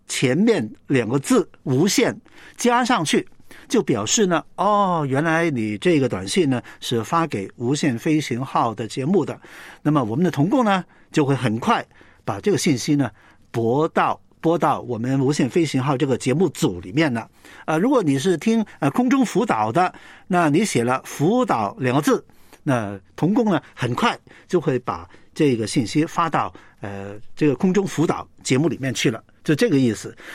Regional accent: Guangdong, China; first language Cantonese; Chinese is a second language; now in Hong Kong; 本来就不是以这个普通话做母语的。我本来就是一个广东人，在香港生活，那我的母语就是粤语啊，广东话，我在家里绝大部分的时间都是说广东话，说粤语

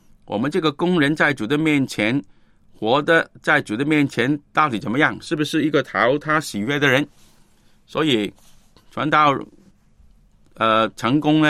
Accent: China; 我们中国人说圣独啊

